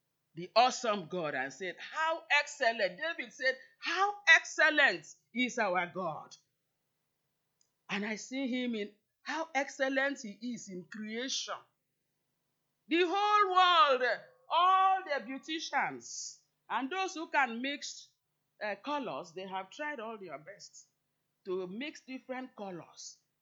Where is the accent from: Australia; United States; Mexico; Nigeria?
Nigeria; whether I'm from Nigeria, Africa